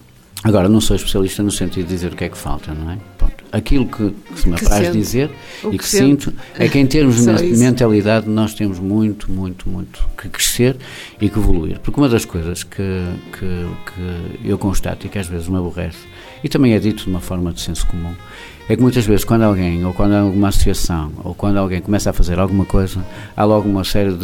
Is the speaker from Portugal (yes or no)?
yes; Viana do Castelo, Portugal; eu sou vianense de Gema.